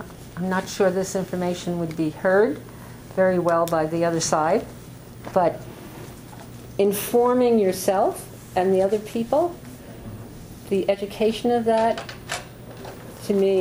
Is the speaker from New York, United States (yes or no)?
yes; New York City, New York, United States; I live in New York. I was born in New York and lived there all my life.